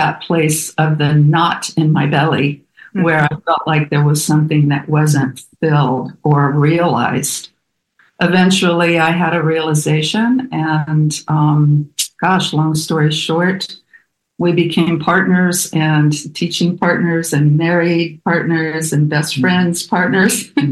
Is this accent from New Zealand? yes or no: no; Muncie, Indiana, United States; moved away as an adult; also born or lived in California; I was raised Catholic in Muncie, Indiana. And a large family, five siblings. And as I graduated Ball State University, moved out of Muncie, moved to California